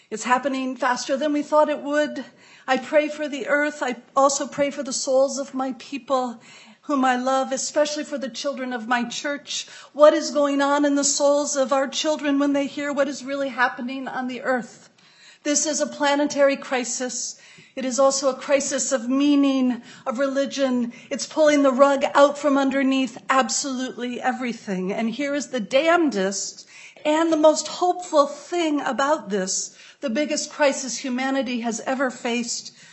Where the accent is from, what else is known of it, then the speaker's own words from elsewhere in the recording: Moorhead, Minnesota, United States; I am a Minnesotan through and through, baptized in Moorhead, part of every summer of my life spent in the North Woods, college in St. Paul.